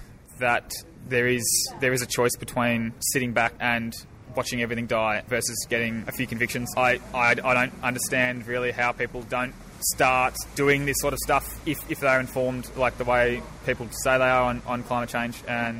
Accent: Melbourne, Victoria, Australia; So I'm from Melbourne myself.

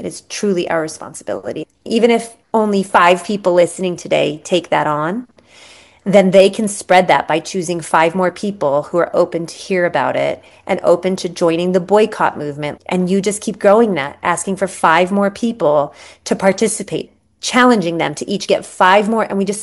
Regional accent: United States; now in Palestine; I know, as an American, that was always like, that's a crazy amount.

